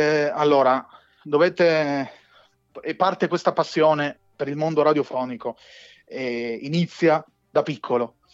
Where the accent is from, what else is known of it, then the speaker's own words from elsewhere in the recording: Gorizia, Friuli-Venezia Giulia, Italy; Sono di Gorizia, sì.